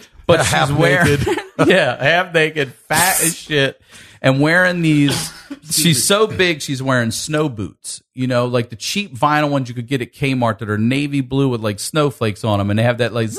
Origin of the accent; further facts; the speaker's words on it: Maryland, United States; But I grew up in Maryland, so you know Heavy Metal Parking Lot.